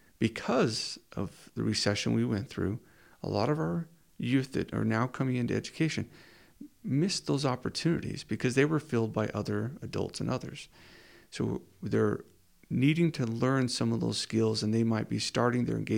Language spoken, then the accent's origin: English; Delta, Utah, United States; when I was raised in Delta, Utah, I began working at a young age.